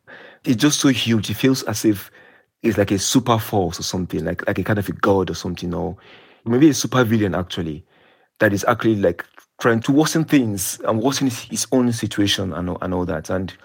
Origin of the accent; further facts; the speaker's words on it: Nigeria; when I was growing up in Nigeria, we get to a stage where we become like desensitized to this violence